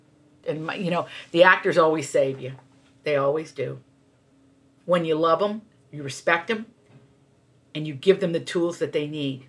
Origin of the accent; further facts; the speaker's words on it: Appalachia, United States; And I come from Appalachia.